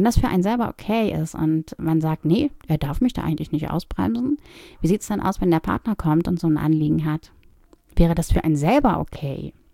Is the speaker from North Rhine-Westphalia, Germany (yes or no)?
yes; North Rhine-Westphalia, Germany; Ich komme ja aus dem Ruhrgebiet